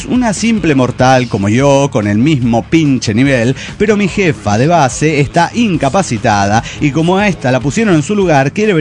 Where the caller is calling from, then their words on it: Cochabamba, Bolivia; de Cochabamba, Bolivia.